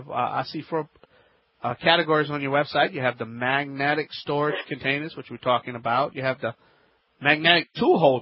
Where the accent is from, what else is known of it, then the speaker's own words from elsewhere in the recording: Louisiana, United States; here … America's favorite home improvement self-help expert